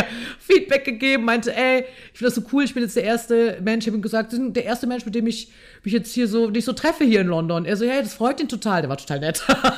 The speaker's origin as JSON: {"language": "German", "region": "Rhineland", "country": "Germany", "said": "Das sage ich als Rheinländerin."}